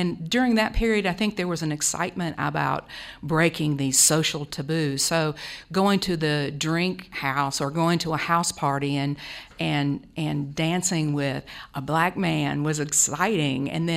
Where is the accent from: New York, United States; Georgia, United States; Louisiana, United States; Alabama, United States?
Alabama, United States; Muscle Shoals; I am from Muscle Shoals, Alabama, the Florence area, too.